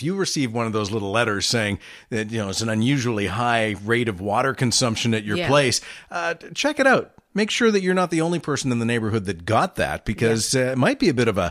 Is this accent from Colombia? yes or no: no; Scotland, United Kingdom; Well, as a Scotsman, I am sick and tired of the angry, thrifty Scotsman who's there trying to pinch a penny.